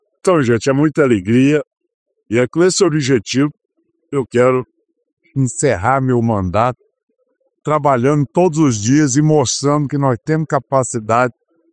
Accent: Goiás, Brazil; É uma história com a minha cidade natal de Amapo

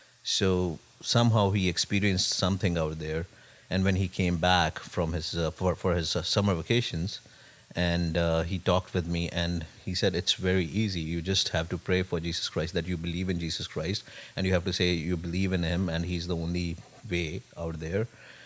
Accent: Punjab, India; Yeah, so I was born and brought up in Punjab. Okay. And belonged to a kind of a Gursikh family.

